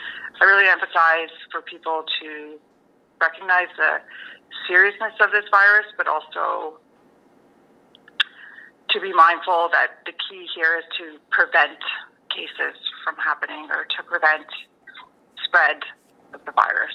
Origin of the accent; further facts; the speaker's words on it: Mattawa, Ontario, Canada; the community I grew up in Mattawa, and also in North Bay where I worked and went to school